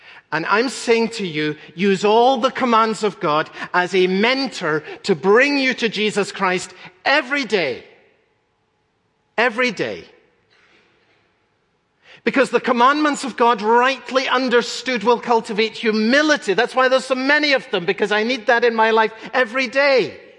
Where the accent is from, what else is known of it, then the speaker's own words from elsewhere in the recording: Scotland, United Kingdom; When I was growing up in Scotland, we used to sing a song about the Bible